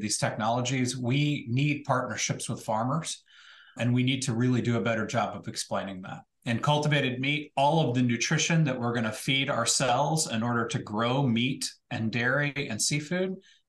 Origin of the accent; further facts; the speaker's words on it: Texas, United States; because I come from Texas.